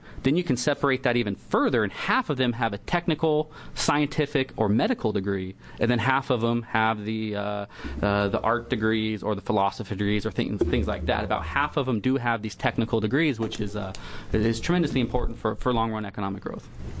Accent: Oklahoma, United States; I'm from the Great Plains. I'm from Oklahoma, and my whole family and my relatives are still in the Kansas City area, right?

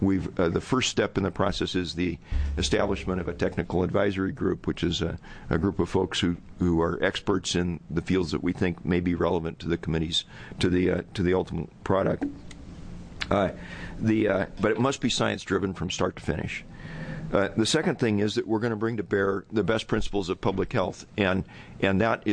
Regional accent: Eugene, Oregon, United States; I grew up in Eugene, and I remember distinctly in my days before the formation of DEQ

